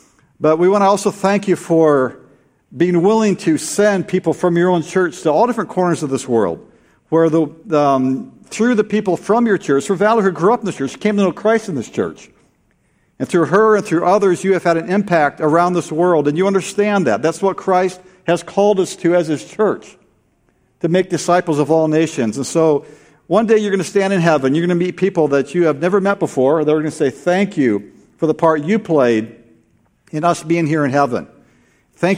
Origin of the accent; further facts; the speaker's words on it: Brazil; I was actually born in Brazil. I grew up in Brazil. My mom is from Triple Falls. My dad is from England. They met in Pennsylvania. And I was born in Brazil.